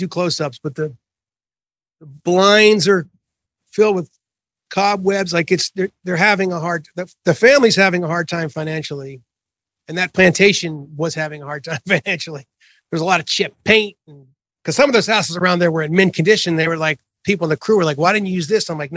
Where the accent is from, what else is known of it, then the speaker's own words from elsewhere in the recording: Pittsburgh, Pennsylvania, United States; And I'm from Pittsburgh. I mean, I'm used to cold weather